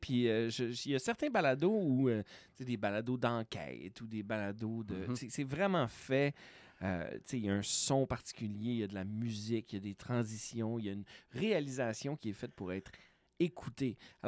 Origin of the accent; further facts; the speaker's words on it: Quebec, Canada; mon coin de pays d'où je viens, du Saguenay.